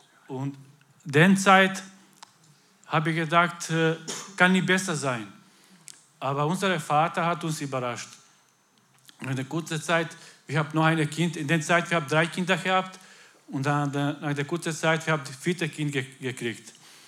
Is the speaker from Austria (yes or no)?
no; Croatia; German is a second language; now in Germany; ich komme aus Kroatien. Deswegen ist die Name ist ein bisschen komisch. Also wir haben gekommen hier in Deutschland vor 9 Jahren.